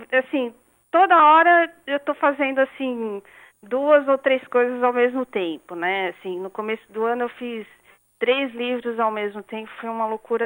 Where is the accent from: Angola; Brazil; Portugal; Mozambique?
Brazil; São Paulo; now in Natal, Brazil; eu moro em Natal, eu sou de São Paulo e moro em Natal